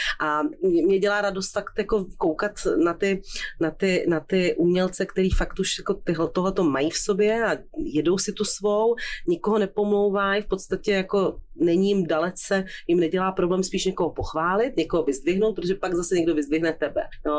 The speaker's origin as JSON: {"language": "Czech", "town": "Kroměříž", "region": "Zlín Region", "country": "Czechia", "tie": "born or raised there", "said": "jak jsem se narodila v Kroměříži a vyrůstala jsem v úplně v obyčejné rodině"}